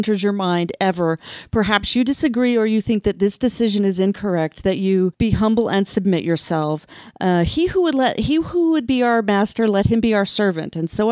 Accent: Thatcher, Arizona, United States; Growing up in Arizona and Southern Arizona, I grew up in Thatcher, Arizona, which old people will remember. That's President Kimball's hometown.

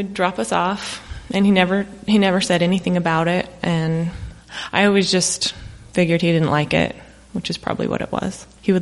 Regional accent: Utah, United States; I grew up just in a small town in Utah.

